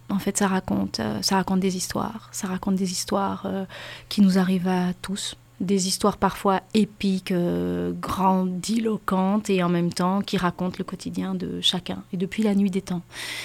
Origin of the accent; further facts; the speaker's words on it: Belgium; J'ai fait une licence en communication à Bruxelles, parce que je suis belge, et...